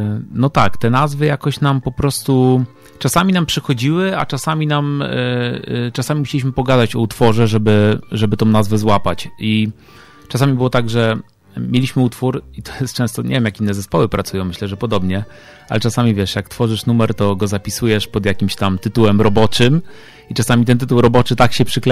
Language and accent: Polish; Radom, Masovian Voivodeship, Poland; now in Warsaw, Poland; Ja pochodzę z Radomia, ale też mieszkam i żyję w Warszawie już od długiego czasu.